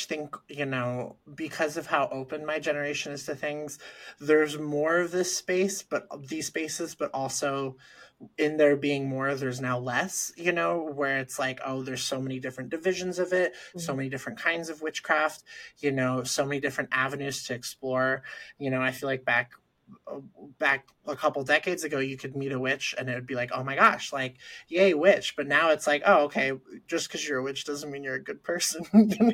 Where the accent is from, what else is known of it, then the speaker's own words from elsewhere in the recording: New York, United States; So I'm from New York.